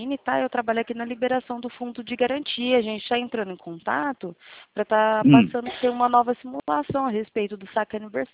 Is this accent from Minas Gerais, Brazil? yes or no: no; Ribeirão Preto, São Paulo, Brazil; Não, eu sou daqui de Ribeirão Preto